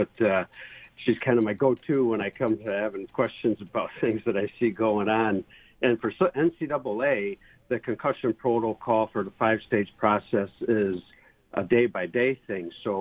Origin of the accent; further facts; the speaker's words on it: Buffalo, New York, United States; now in Painted Post, United States; born and raised in South Buffalo, moved down here to Painted Post 30 years ago.